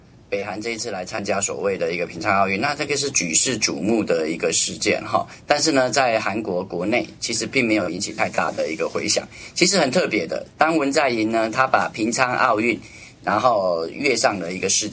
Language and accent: Chinese; Taiwan; 套句我们台湾话来讲